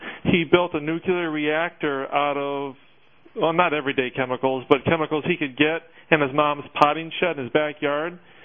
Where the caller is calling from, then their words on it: Dearborn, Michigan, United States; I'm calling from Dearborn.